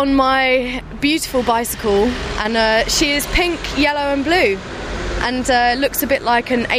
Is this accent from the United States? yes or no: no; London, United Kingdom; I'm 26 years old and I'm from London, born and bred.